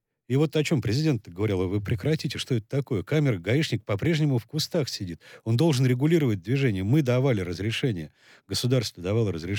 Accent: Moscow, Russia; например, как москвич старый, я только это приветствовал

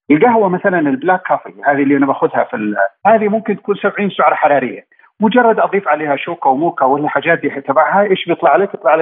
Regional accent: Saudi Arabia; إحنا عندنا في السعودية هيئة الدواء والغذاء

